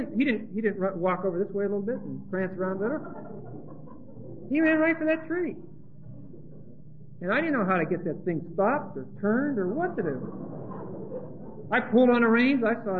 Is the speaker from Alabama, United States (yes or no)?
no; Pittsburgh, Pennsylvania, United States; So those teenagers found out that I was from Pittsburgh, and I didn't know beans about horses. And this was in Texas. just south of Fort Worth.